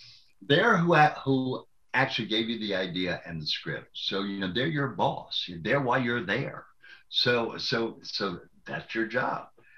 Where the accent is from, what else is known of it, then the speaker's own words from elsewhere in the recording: Southeast, United States; I know. I'm from the Southeast, dude. I know it.